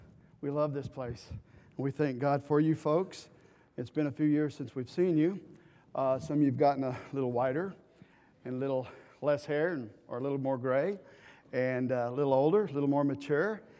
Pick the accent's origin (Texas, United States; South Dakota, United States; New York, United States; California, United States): Texas, United States; Now, you know, we're from South Texas. We're just hicks from the South, I suppose.